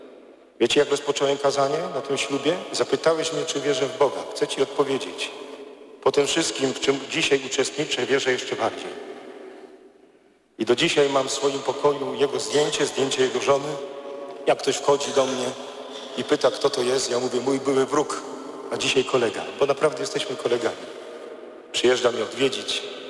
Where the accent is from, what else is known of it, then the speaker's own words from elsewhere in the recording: Greater Poland Voivodeship, Poland; Ja pracowałem wtedy w parafii na Pomorzu, a pochodzę z Wielkopolski, więc nie z Pomorza.